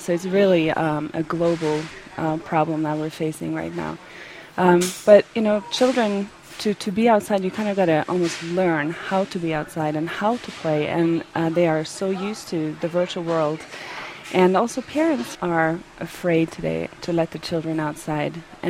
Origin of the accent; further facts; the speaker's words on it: Norway; now in United States; And I grew up in Norway, and how I was raising my children here in the States was just so different than how my upbringing was in Norway